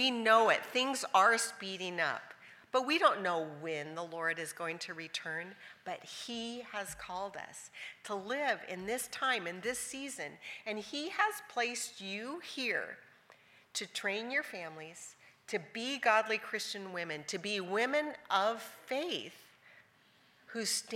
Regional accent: Idaho, United States; We're from Idaho, and Idaho has all these big mountain rivers and stuff.

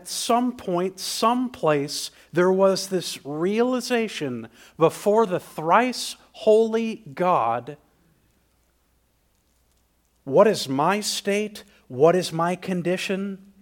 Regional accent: United States; and I'm an American.

